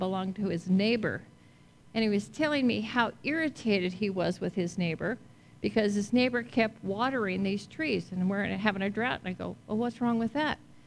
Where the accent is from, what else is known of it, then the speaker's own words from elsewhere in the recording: California, United States; So I'm from California, so I go back there like a couple times a year to visit my family.